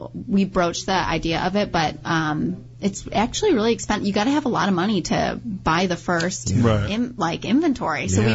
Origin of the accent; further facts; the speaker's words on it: Michigan, United States; And then I got my hometown. So we were like, and we have kind of somewhere to end, which was in Michigan.